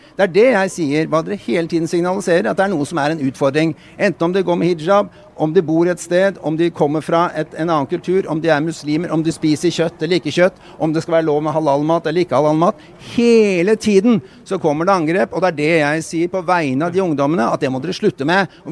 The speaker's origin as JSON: {"language": "Norwegian", "region": "Oslo", "country": "Norway", "tie": "born or raised there", "said": "om de bor i Grorud eller Holmlia, der jeg vokste opp"}